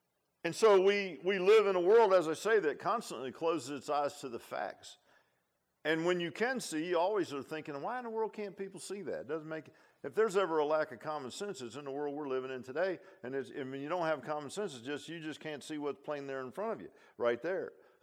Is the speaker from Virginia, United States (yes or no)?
yes; Virginia Beach, Virginia, United States; Lo and behold, I grew up in Virginia Beach